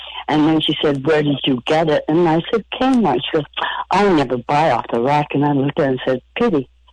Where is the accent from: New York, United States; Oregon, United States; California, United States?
Oregon, United States; I grew up in Eastern Oregon with the Hansels